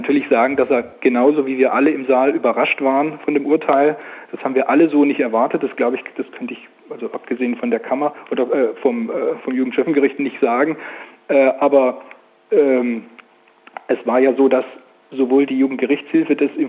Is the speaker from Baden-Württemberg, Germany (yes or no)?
yes; Stuttgart, Baden-Württemberg, Germany; weil ich bin ja auch Stuttgarter Bürger